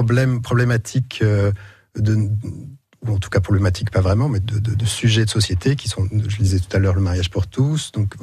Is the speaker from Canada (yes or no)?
no; Cap Ferret, Nouvelle-Aquitaine, France; où j'ai grandi, j'étais baptisé au Cap Ferret